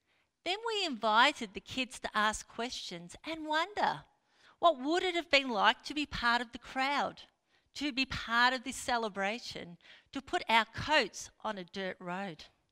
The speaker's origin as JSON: {"language": "English", "region": "Victoria", "country": "Australia", "tie": "born or raised there", "said": "Now, this is strange, as I grew up in the Mallee, surrounded by Mallee scrub."}